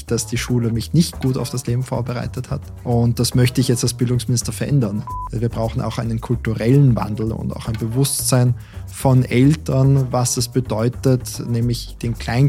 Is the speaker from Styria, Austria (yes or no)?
no; Salzburg, Austria; ich bin in Salzburg aufgewachsen, in einer sehr internationalen Familie. Meine Mutter ist Französin, mein Vater ist Ungar und habe so unterschiedliche kulturelle Hintergründe mitbekommen